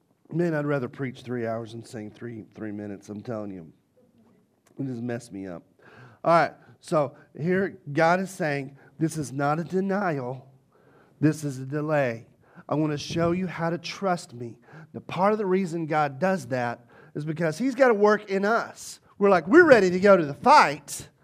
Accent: the South, United States; accent: Southern; I grew up in a very Southern Baptist church. That's where I get my cool accent because I grew up in the South.

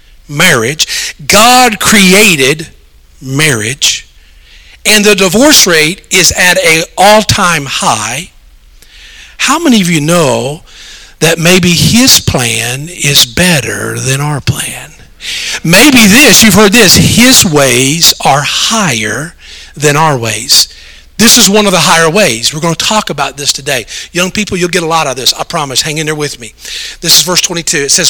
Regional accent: the South, United States; I'm from the South. I don't get a lot of snow.

